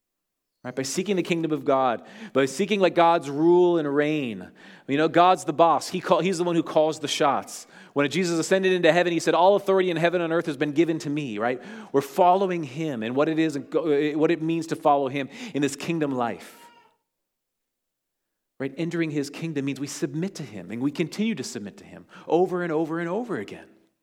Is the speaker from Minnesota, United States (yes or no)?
yes; Duluth, Minnesota, United States; I grew up in Duluth.